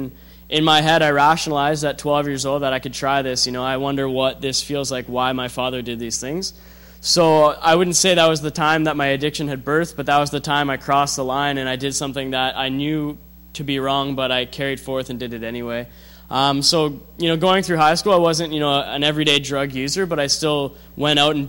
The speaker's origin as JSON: {"language": "English", "town": "North Bay", "region": "Ontario", "country": "Canada", "said": "I'm 23 years old, and I'm from North Bay, Ontario. I grew up with my mother and my sister."}